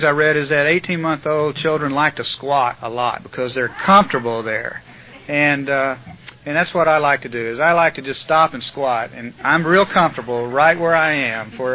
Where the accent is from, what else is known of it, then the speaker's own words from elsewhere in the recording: Fort Worth, Texas, United States; born there; I was born in 1952 in Fort Worth, Texas